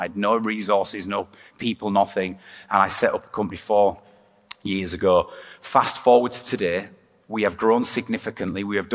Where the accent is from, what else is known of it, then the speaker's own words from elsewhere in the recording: Hull, Yorkshire and the Humber, United Kingdom; am Hull born and bred, as you can probably tell by the accent. After a short time on Sutton Park, I grew up on Branscombe.